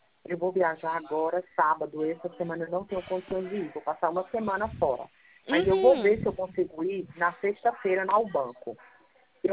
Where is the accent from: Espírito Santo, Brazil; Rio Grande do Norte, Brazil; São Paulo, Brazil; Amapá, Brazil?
Amapá, Brazil; Macapá; Eu sou de Macapá